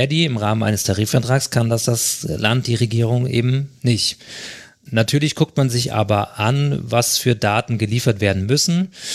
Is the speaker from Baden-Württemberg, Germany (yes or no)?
no; Hesse, Germany; Ja, ich komme ja aus Hessen